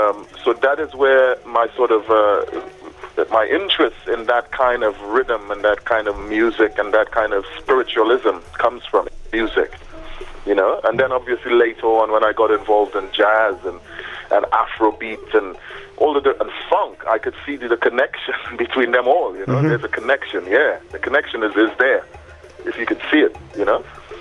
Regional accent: Trinidad & Tobago; For voodoo in itself, you know, growing up in Trinidad, I grew up going to the Baptist church with my grandparents. And the Baptist Church in Trinidad is part of the whole family of African religions in the Caribbean

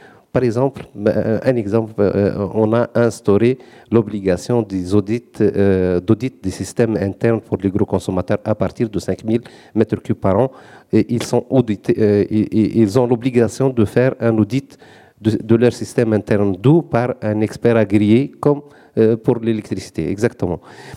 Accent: Tunisia; Bon, je suis neutre ici, donc je suis tunisien

